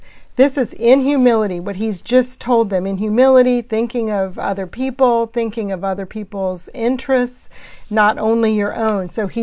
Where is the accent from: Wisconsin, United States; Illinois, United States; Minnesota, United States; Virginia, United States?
Virginia, United States; Virginia Beach; I met him growing up in Virginia Beach